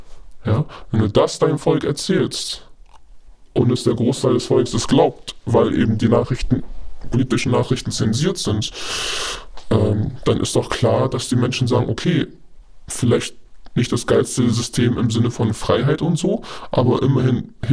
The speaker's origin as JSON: {"language": "German", "country": "China", "said": "Und wenn man das alles sieht als Chinese"}